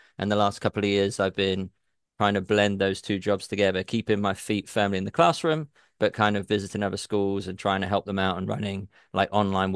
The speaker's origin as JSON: {"language": "English", "country": "United Kingdom", "lives_now": "Bognor Regis, United Kingdom", "said": "I'm from the wonderful world of Great Britain. No, I live in a place called Bognor Regis, which... it's a bit like Baltimore, I would say, in the US, where it's like an ongoing joke. It's like a seaside town."}